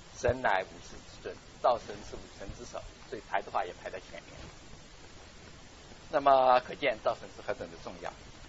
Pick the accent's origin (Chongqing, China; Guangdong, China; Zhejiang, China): Zhejiang, China; Wenzhou; 我是温州人， 不是小的时候是温州人，我是温州人的。其实我在温州只住过一年